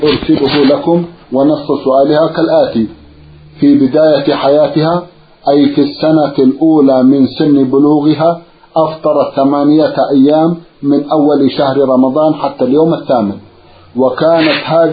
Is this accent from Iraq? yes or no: no; Sudan; now in Saudi Arabia; أنا سوداني مقيم في المملكة العربية السعودية والحمد لله على ذلك